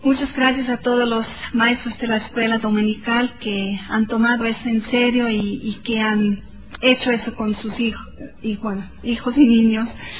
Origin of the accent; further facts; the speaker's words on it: Bolivia; Entonces, eso ya es algo más que podemos tocar como bolivianos, ¿cierto?